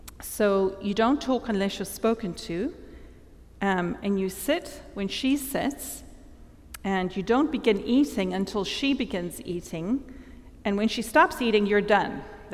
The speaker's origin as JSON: {"language": "English", "country": "Zimbabwe", "tie": "born or raised there", "said": "I was born in Zimbabwe, and back then it was a British colony"}